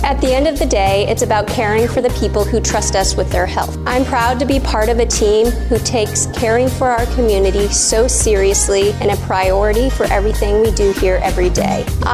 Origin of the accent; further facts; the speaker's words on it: White Salmon, Washington, United States; I grew up here in White Salmon. I call this my home.